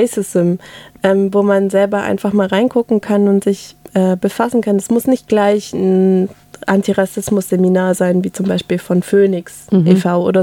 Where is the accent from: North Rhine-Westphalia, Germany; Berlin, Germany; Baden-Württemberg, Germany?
Baden-Württemberg, Germany; Reutlingen; ich bin ja Reutlingerin, aufgewachsen in Reutlingen und so.